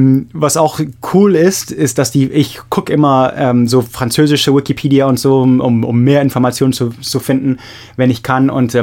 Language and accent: German; Munich, Bavaria, Germany; Heinrich der Löwe, der Gründer, von wo ich aufgewachsen bin, der heutigen bayerischen Hauptstadt